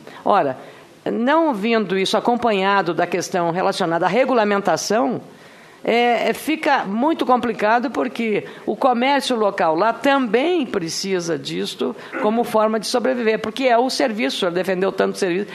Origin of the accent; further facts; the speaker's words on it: Rio Grande do Sul, Brazil; Eu falo isso porque eu sou do Rio Grande do Sul